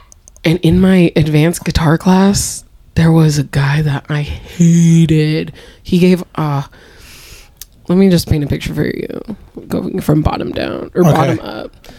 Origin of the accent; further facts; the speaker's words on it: Rancho Cordova, California, United States; also born or lived in South Sacramento / Elk Grove; Yeah. I'm from Rancho Cordova.